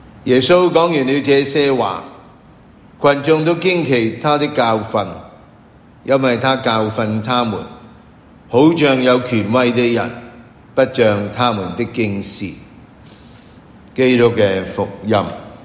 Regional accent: China; 今日咧，為我哋中國人咧，係一個節日咧，係端午節啦。

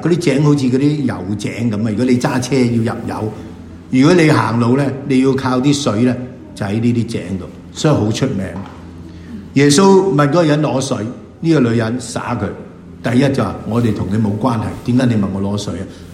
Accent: China; 我哋中國人

